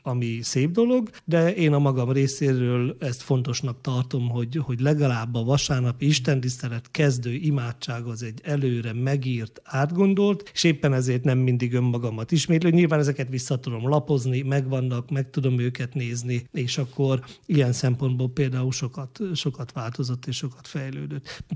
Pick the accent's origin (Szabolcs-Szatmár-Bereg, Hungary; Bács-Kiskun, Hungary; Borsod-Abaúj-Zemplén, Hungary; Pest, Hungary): Szabolcs-Szatmár-Bereg, Hungary; Nagyhalász; born or raised there